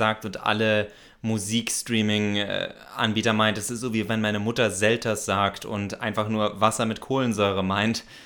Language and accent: German; Eschwege, Hesse, Germany; Aber ich weiß noch, in Eschwege, wo ich groß geworden bin